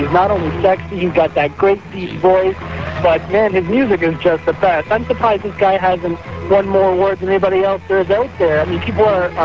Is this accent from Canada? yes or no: yes; Canada; you're just going to cut me off because I'm from Canada.